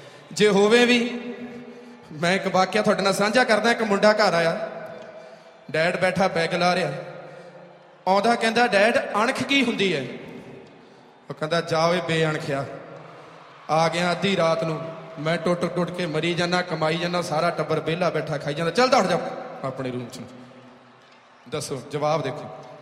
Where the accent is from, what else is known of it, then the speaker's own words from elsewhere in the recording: Punjab, India; moved away as an adult; ਅਸੀਂ ਜਿਹੜੇ ਪੰਜਾਬ ਤੋਂ ਜੰਮ ਪਲ ਕੇ ਇੱਧਰ ਆਏ ਹਾਂ, ਵੱਡੇ ਹੋ ਕੇ ਆਏ ਹਾਂ